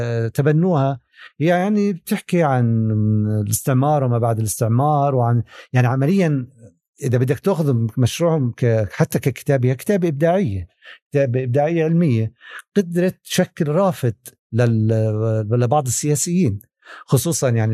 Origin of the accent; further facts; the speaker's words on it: Palestine; يعني إحنا صراعنا كمان كفلسطينيين هو مش صراع لحظي